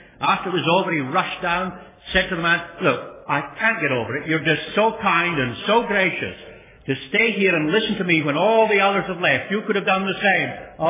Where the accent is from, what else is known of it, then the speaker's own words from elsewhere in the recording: Ireland; now in Australia; being an Irishman, I appreciate that very much. But one of the things that happened when I came to Australia, I became friendly with an old gentleman.